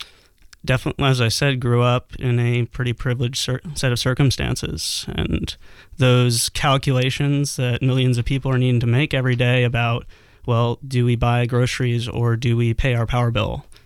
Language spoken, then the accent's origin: English; New York, United States; now in Portland, United States; I came out here shortly after all that happened. I grew up in the New York area, so I was looking for a lower cost of living.